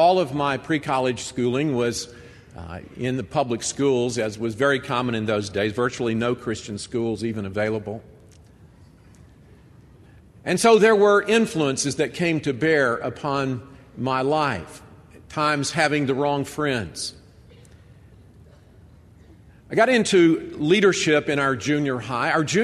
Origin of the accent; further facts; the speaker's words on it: Decatur, Alabama, United States; also born or lived in Savannah, United States; I was born in Savannah, Georgia, moved to Decatur, Alabama with my folks at the age of two.